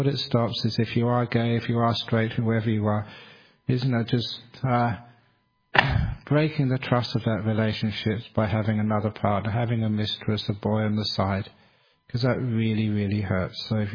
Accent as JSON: {"language": "English", "region": "England", "country": "United Kingdom", "tie": "born there", "said": "I was born in England"}